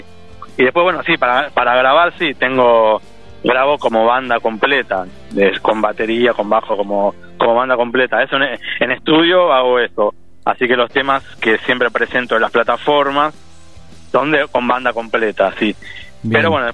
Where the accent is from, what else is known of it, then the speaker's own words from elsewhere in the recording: Caseros, Buenos Aires Province, Argentina; Yo soy de Caseros, acá en el conurbano bonaerense. Así que estoy acá hablando desde acá de Caseros